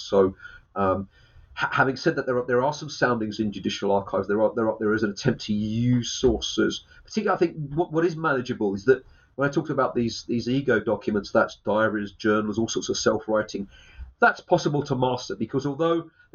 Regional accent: England, United Kingdom; I'm English.

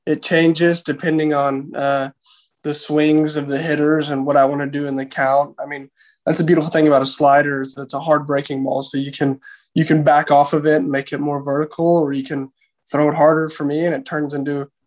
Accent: Houston, Texas, United States; he's from Houston and I'm from the Houston area.

